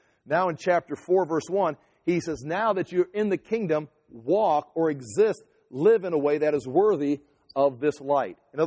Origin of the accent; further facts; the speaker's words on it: United States; Eventually, America is on the map. I'm an American. I'm proud of America.